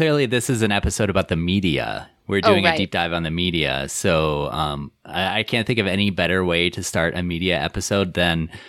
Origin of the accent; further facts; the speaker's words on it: New Hampshire, United States; from New Hampshire.